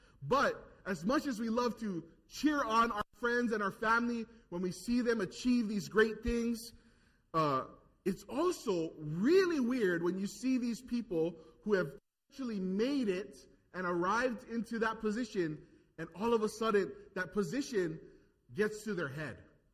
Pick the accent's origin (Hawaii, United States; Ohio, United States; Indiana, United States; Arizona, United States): Hawaii, United States; I think local people born and raised in Hawaii, whether you're on this island or another, we all face the same adversities